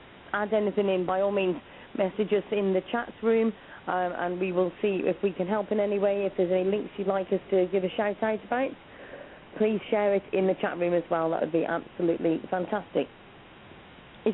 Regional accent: West Midlands, United Kingdom; And I'm from Shropshire in the UK also.

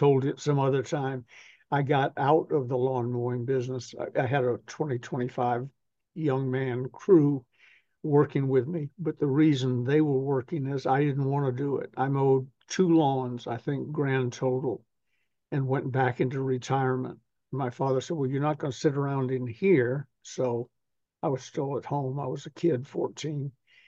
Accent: the South, United States; as a Southerner, as a fellow Southerner, I know what it's like when the pollen's up

